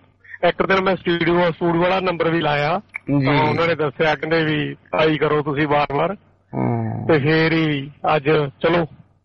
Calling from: Canada; ਮੈਂ ਕੈਨੇਡਾ ਤੋਂ ਬੋਲਦਾ ਜੀ।

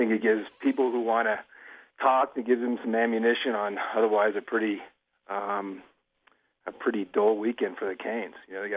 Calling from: Denver, Colorado, United States; I ran for higher ground, man. I'm calling you from Denver, Colorado.

